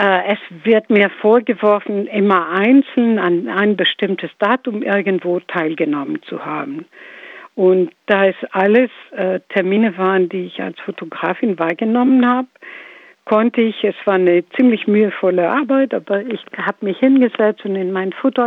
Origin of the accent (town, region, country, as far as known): Greece; now in Hamburg, Germany